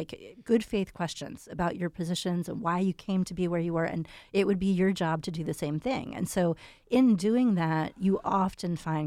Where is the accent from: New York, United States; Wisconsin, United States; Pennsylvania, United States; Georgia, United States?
Pennsylvania, United States; Bloomsburg; You know, growing up in Bloomsburg, we didn't even know, really, you know, the adults around us.